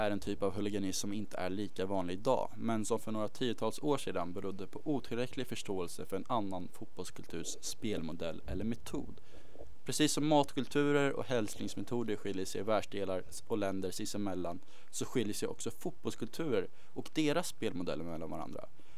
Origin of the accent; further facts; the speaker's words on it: Stockholm, Stockholm County, Sweden; Jag brukar ju själv gå på AIKs matcher i Allsvenskan här hemma i Stockholm.